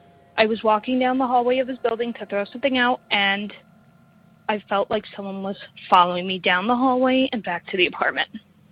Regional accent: New York City, New York, United States; I'm from New York City, and I just started listening to your show.

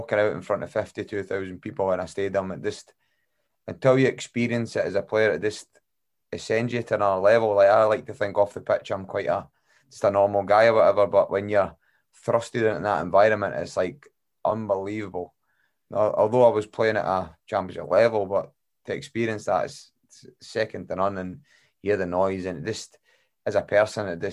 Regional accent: Falkirk, Scotland, United Kingdom; and then I went to Falkirk, which is my hometown club, mm-hmm. That's where I'm from, and it was really good there.

